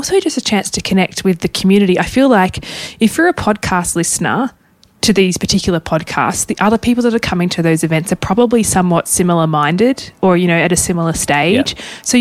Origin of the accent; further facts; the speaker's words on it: Hobart, Tasmania, Australia; we'll both be in Hobart, in my hometown, and then to Melbourne.